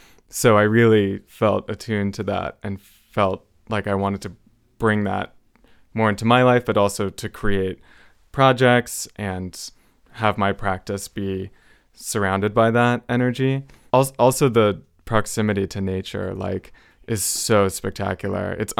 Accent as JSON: {"language": "English", "town": "Silver Lake", "region": "California", "country": "United States", "said": "a lot of the times when I say, like, I'm from Silver Lake, people say, you must have seen so much change."}